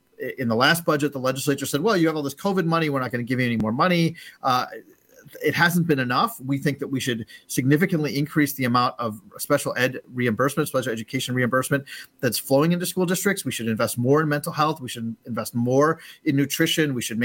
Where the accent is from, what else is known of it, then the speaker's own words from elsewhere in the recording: Wisconsin, United States; I mean, I grew up in Wisconsin. I went to public schools.